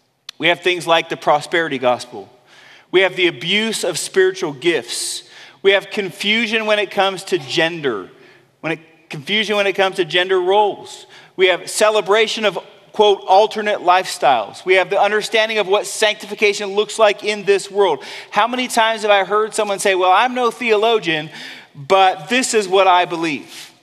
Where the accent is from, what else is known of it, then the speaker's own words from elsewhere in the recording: California, United States; Had a friend growing up in California. We lived on the same street for several years.